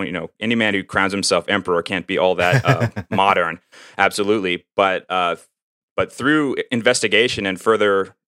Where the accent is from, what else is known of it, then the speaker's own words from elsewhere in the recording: United States; especially growing up in American education system